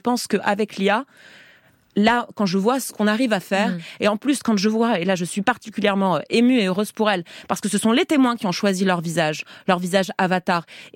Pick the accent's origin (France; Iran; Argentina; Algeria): Iran; tout ce qu'on décrit de la jeunesse chez nous, en Iran